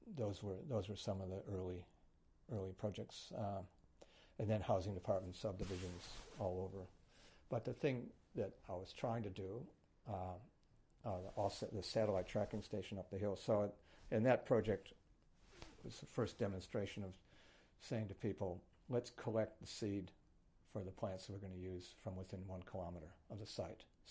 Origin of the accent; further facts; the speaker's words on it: United States; I'm an American kid, conservative family.